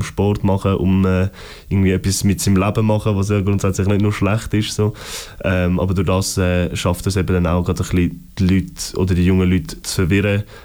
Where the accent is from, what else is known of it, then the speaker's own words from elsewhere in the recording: Zurich, Switzerland; wo ich herkomme, weil wir kommen aus Wipkingen